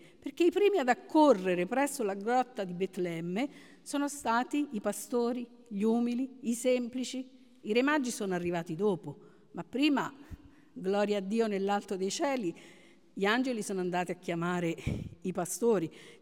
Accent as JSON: {"language": "Italian", "region": "Calabria", "country": "Italy", "tie": "born or raised there", "said": "Io sono calabrese, vivevo in un paese un po' dell'entroterra, però dal terrazzo di casa mia si vedeva il mare, il Tirreno, e subito dopo anche a fianco la montagna."}